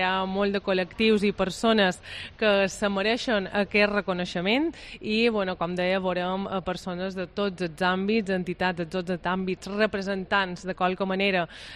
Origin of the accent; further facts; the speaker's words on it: Balearic Islands, Spain; és també un espai que mos identifica i jo crec que com a mallorquins estimam